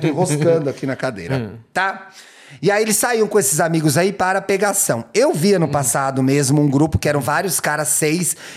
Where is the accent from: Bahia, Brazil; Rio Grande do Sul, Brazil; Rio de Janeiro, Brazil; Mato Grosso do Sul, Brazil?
Rio de Janeiro, Brazil; Sou carioca. Ou da seja, Gema, gostoso.